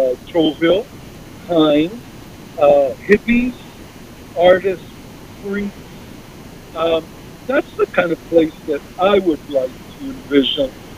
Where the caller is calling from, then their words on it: Jersey City, New Jersey, United States; calling from Jersey City.